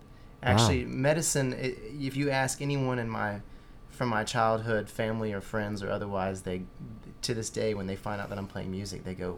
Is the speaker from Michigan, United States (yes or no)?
no; Houston, Texas, United States; now in Austin, United States; I was from Houston, and Austin was the place that we would skip school and high school and come party on the weekend.